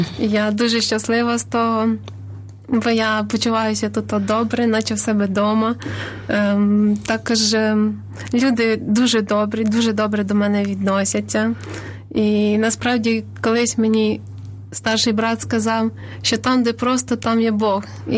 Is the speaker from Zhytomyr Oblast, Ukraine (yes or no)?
yes; Ruzhyn, Zhytomyr Oblast, Ukraine; now in Kyiv, Ukraine; Насправді, я вже 9-й рік проживаю в Києві. Сама родом з Житомирської області, містечко Ружин.